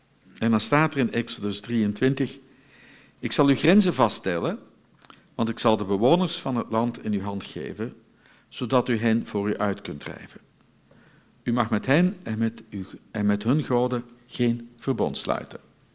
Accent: Netherlands; Gelukkig zijn wij Nederlanders nooit halsstarrig.

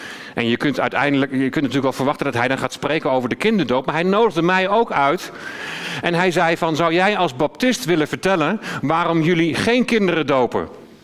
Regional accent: Deventer, Overijssel, Netherlands; We zijn geboren en getogen in Deventer. Mijn ouders die hebben mij als babytje laten dopen in de toen nog hervormde kerk.

